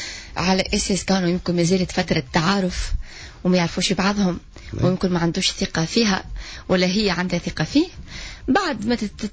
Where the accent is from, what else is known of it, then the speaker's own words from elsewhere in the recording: Tunisia; احنا تونسي